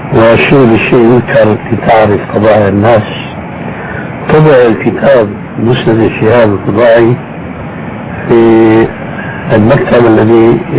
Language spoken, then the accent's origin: Arabic; Syria; وكما يقولون عندنا في الشام بلا طول سيرة